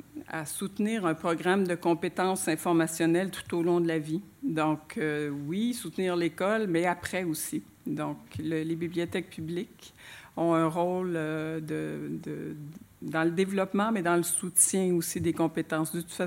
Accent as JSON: {"language": "French", "region": "Quebec", "country": "Canada", "said": "lors du colloque ici chez nous au Québec"}